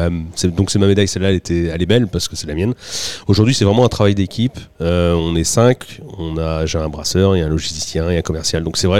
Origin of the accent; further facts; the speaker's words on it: Maillé, Centre-Val de Loire, France; born there; Alors, moi, je suis né à Maillé.